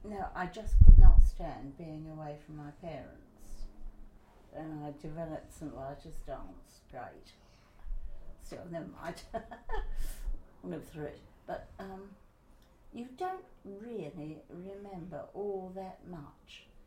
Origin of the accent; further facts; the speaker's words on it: England, United Kingdom; I felt quite proud of being English at that stage.